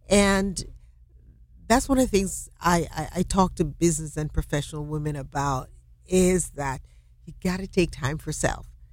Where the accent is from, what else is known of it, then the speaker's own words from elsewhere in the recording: Jamaica; now in DeLand, United States; I grew up in Jamaica, and when I was 12, I said to my mother that I wanted to be a lawyer.